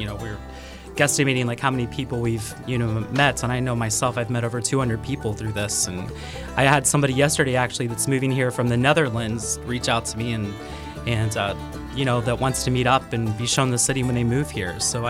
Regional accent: Parkersburg, West Virginia, United States; I'm celebrating my 10th year here. I'm from Parkersburg, West Virginia, originally.

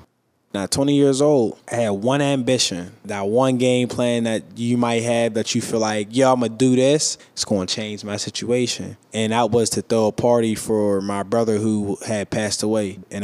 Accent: Homewood, Pennsylvania, United States; I grew up in Homewood. It was right in Florey Way.

